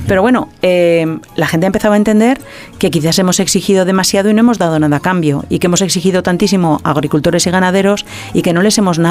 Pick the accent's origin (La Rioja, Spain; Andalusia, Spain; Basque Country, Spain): La Rioja, Spain; yo que soy riojana lo tengo que decir